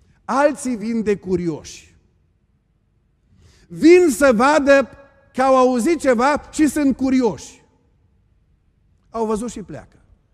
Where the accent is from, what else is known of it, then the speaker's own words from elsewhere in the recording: Burzuc, Bihor County, Romania; born there; Eu m-am născut la Burzuc, într-o casă de oameni săraci și simpli. Tata a avut 6 clase primare, mama n-a avut nicio clasă. M-am născut la capătul satului și la marginea pădurii.